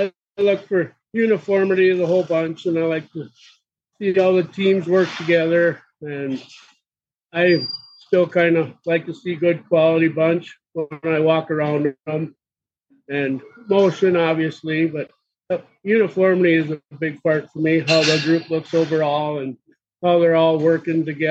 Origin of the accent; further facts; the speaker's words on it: Jordan, Minnesota, United States; from Jordan, Minnesota.